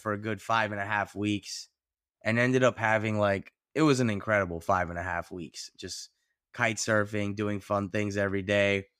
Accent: Miami, Florida, United States; But yeah, I was born and raised in Miami to immigrant parents. I have one older brother, and yeah, grew up here my whole life with a pretty tight-knit group of Malayali friends

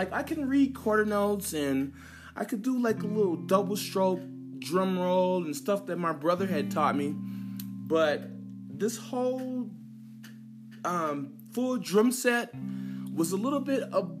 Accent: Dayton, Ohio, United States; also born or lived in Virginia Beach; I'm from Dayton, Ohio, which is 90% black, where I'm from. My school was 90% black, and my neighborhood was 95% black. But when we moved to Virginia Beach

